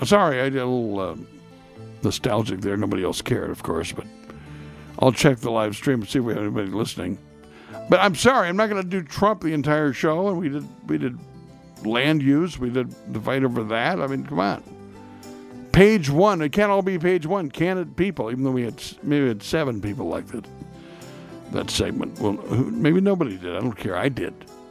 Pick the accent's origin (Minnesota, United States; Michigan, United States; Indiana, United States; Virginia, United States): Indiana, United States; Lafayette; From my hometown, it's a five-hour drive to Columbus from Lafayette.